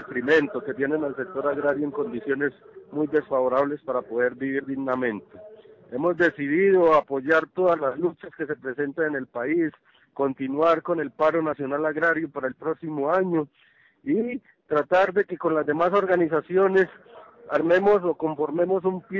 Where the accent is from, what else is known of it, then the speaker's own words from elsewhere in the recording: Colombia; Digo nuestro presidente pues que somos colombianos